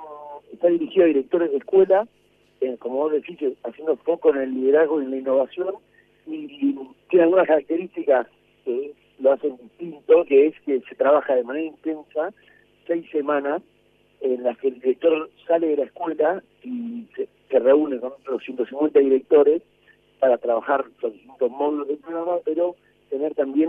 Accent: Argentina

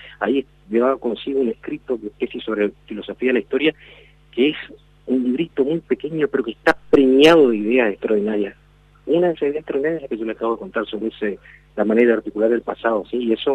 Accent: Argentina

